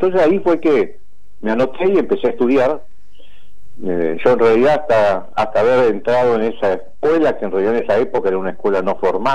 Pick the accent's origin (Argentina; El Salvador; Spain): Argentina; Barracas, Buenos Aires Province; born there; nací en Barracas, soy de Boca, tengo dos hijos, varios matrimonios.